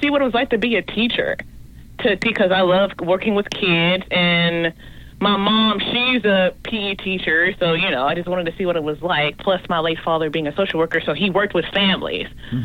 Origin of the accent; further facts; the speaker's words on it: Beaumont, Texas, United States; I am from Beaumont.